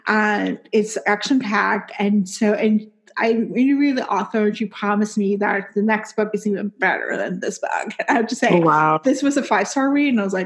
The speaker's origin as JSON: {"language": "English", "country": "Puerto Rico", "said": "romance because I'm from Puerto Rico."}